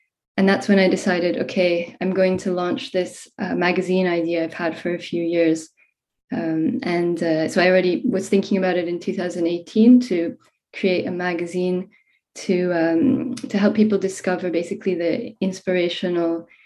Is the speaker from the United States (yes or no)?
no; Toronto, Ontario, Canada; now in Luxembourg; I'm from Toronto, Canada, and I came to Luxembourg already 12 years ago. So I've been here quite a while.